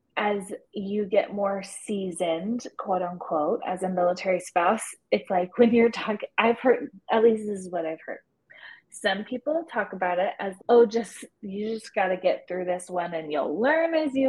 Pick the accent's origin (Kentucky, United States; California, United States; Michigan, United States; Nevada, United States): California, United States; I grew up near Camp Pendleton.